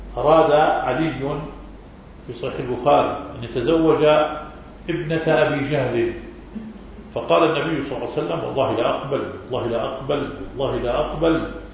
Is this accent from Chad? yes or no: yes; Chad; عندنا في تشاد الأغلبية نصرانية